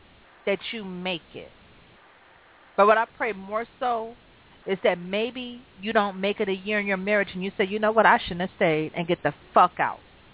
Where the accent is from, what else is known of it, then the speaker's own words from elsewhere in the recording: Cleveland, Ohio, United States; now in Michigan, United States; Well, I'm from Cleveland. Everybody knows that.